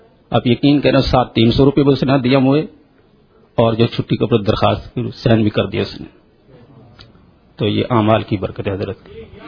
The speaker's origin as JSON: {"language": "Urdu", "town": "Narowal", "region": "Punjab", "country": "Pakistan", "said": "میں ناروال کا رہنے والا ہوں."}